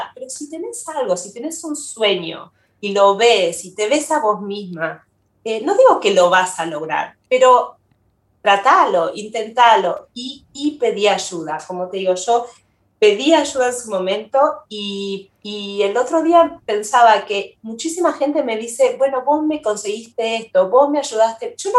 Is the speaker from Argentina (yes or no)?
yes; Buenos Aires, Argentina; moved away; Yo hace más años estoy acá que los que me fui de Buenos Aires, de Argentina. Acá sigo siendo la extranjera. Cuando voy a Buenos Aires soy una gringa